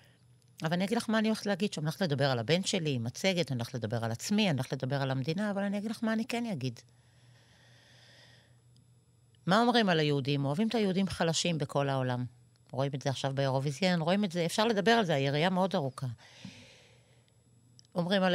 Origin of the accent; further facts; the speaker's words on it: Ma'alot, Northern District, Israel; זה עוטף ישראל, אני באה ממעלות, אנחנו עוטף צפון.